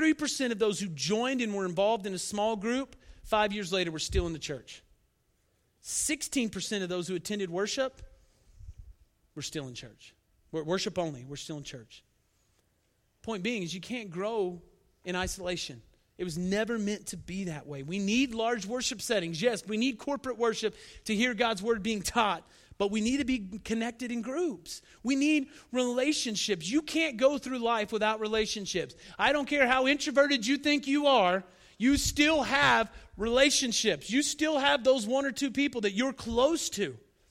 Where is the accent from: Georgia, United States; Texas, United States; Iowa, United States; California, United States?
Texas, United States; Dalhart; Now, when I was a kid growing up in Dalhart, I thought the coolest thing in the world was to go to the country club.